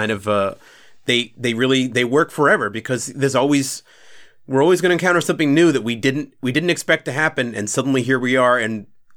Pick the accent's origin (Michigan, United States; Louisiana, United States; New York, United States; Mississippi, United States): New York, United States; I am from New York